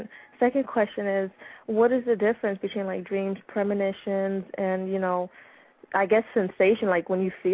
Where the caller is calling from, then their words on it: Florida, United States; I'm calling from Florida.